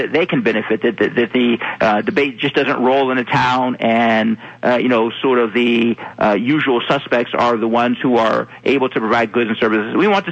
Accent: Youngstown, Ohio, United States; now in Hartford, United States; While I've only been here in Hartford for 2 years, I'm from Youngstown, Ohio

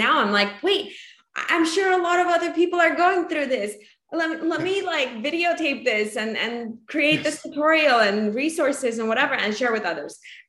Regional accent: Armenia; also born or lived in Russia; now in United States; when we came from Russia, from Armenia, the currency changed. So my parents lost all their money. And then a week later we were in the US.

